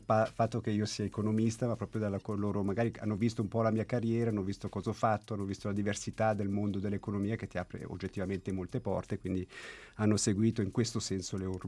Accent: Bellinzona, Ticino, Switzerland; vengo da Bellinzona. In effetti ho sempre, quasi sempre vissuto a Bellinzona, anche se sono originario della Valle di Blegno.

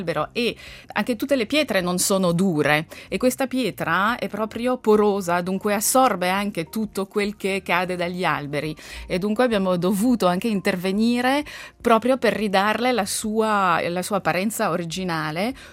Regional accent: Lausanne, Vaud, Switzerland; nata e cresciuta a Losanna

